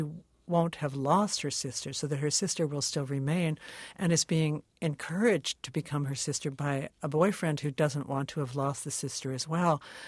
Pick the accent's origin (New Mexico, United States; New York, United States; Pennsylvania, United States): New York, United States; Brooklyn; I mean, I grew up in Brooklyn, but and in my neighborhood, there was still, you know, Brooklyn, the city of churches.